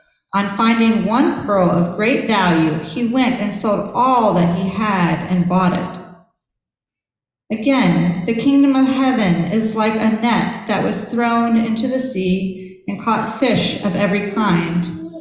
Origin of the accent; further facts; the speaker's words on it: Ohio, United States; which was so different from the air I grew up with in Ohio.